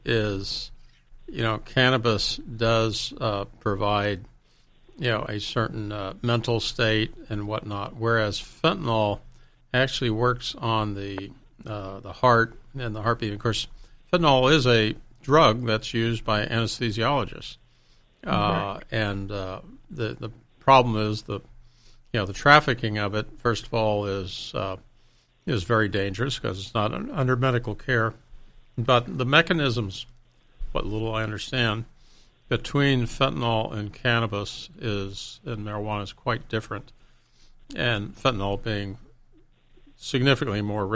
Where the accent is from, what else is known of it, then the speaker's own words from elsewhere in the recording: North Carolina, United States; And I grew up in the South. And North Carolina